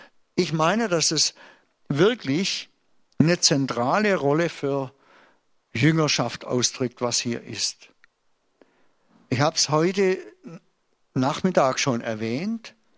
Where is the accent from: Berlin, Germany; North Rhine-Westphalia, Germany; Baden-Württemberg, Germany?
Baden-Württemberg, Germany; dass als Schwabe wir immer wieder Probleme haben mit unserem Geiz und mit dem Geben.